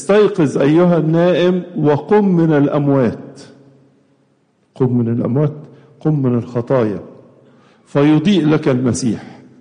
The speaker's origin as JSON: {"language": "Arabic", "country": "Egypt", "said": "وكمان إحنا في مدينة تحمل لقب هام لنا كلنا كمصريين"}